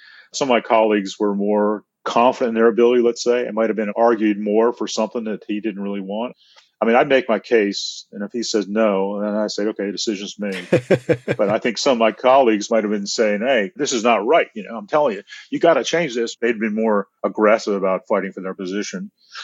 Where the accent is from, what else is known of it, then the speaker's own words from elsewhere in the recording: Scotland, United Kingdom; I mean, I'm too Scottish, maybe, to throw away all that effort and start over.